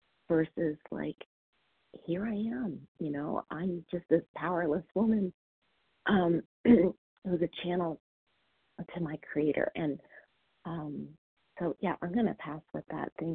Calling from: Colorado, United States; I'm calling from Colorado

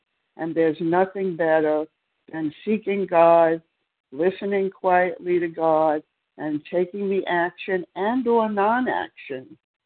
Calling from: Maryland, United States; from Maryland.

